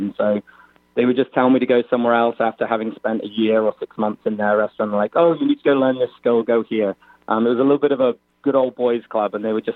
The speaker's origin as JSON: {"language": "English", "region": "England", "country": "United Kingdom", "lives_now": "United States", "said": "nostalgia that I had of eating fish and chips back in England. It's that perfect comfort food as far as a Brit goes"}